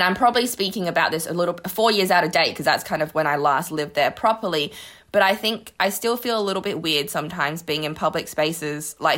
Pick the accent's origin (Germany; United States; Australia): Australia; moved away; I think I've spent a lot of my time here thinking about myself as Australian.